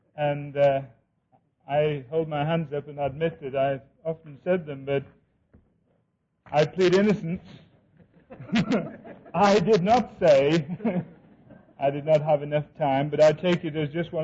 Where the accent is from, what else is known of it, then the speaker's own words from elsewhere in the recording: North West England, United Kingdom; I was brought up in Cumberland in the north of England, and that is the county where Keswick is situated.